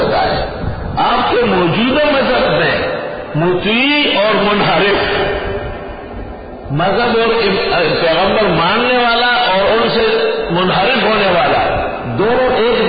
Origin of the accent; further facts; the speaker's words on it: Palestine; first language Arabic; Urdu is a second language; چونکہ میں فلسطینی ہوں، یہودی، اس لیے عربی میری مادری زبان ہے.